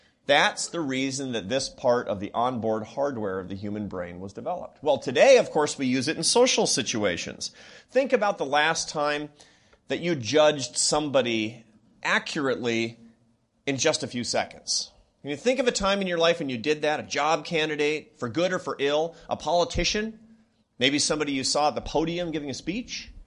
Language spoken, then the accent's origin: English; Seattle, Washington, United States; now in Washington, United States; I'm actually from the real Washington. I'm from Seattle, Washington, which is pretty far away from the battles of Washington, D.C.